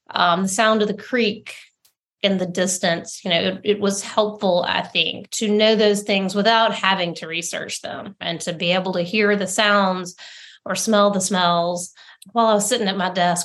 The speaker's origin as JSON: {"language": "English", "town": "Montgomery", "region": "Alabama", "country": "United States", "tie": "born or raised there", "said": "this is the only book I've written set in the time and place of my childhood. I grew up in Montgomery."}